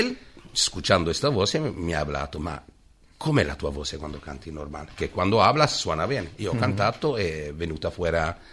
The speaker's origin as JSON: {"language": "Spanish", "country": "Italy", "moved": "yes", "lives_now": "Vinaròs, Spain", "said": "Sí, soy italiano, vivo en Vinaroz, más soy italiano."}